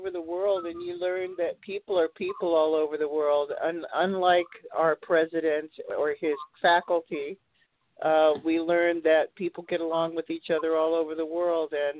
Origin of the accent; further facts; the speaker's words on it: Cleveland, Ohio, United States; I'm from Cleveland, Ohio. I am a Coast Guard brat.